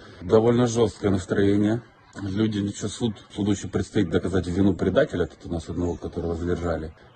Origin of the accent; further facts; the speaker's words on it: Ukraine; Добрый ранок, мы из Украины.